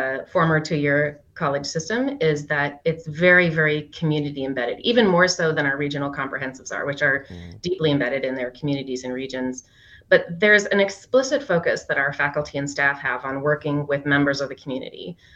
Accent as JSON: {"language": "English", "town": "Superior", "region": "Wisconsin", "country": "United States", "tie": "born or raised there", "said": "I grew up in Superior. So UW-Superior was our heartbeat up there."}